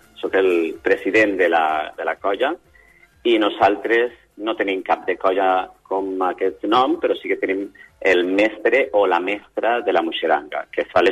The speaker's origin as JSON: {"language": "Catalan", "region": "Valencian Community", "country": "Spain", "said": "Nosaltres som, la gran part del gruix, som valencians"}